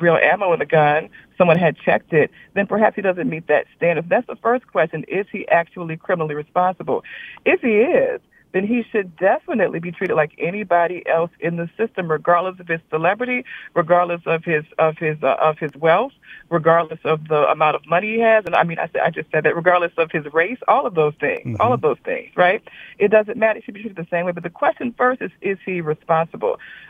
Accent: Louisiana, United States; I grew up in South Louisiana with parents from North Louisiana who hunted regularly.

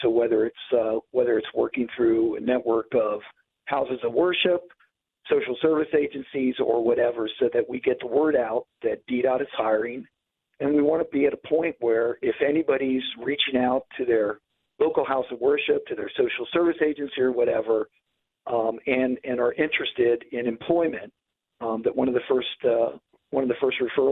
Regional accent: Cincinnati, Ohio, United States; I started out in 1986 as a paratransit bus operator in my hometown of Cincinnati, Ohio.

